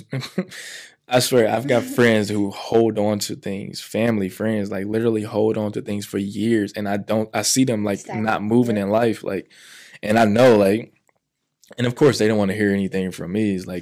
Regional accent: St. Louis, Missouri, United States; now in Atlanta, United States; dang, I'm about to like really walk away from everything here in St. Louis. Like, this is my hometown, you know? But since I've been here in Atlanta, it's been just like amazing for me.

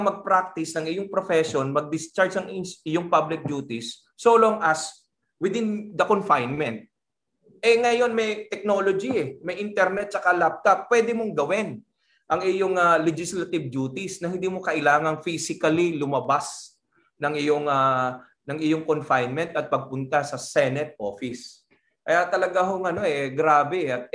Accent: Mabini, Calabarzon, Philippines; piyesta sa amin sa Mabini, Batangas yun eh.

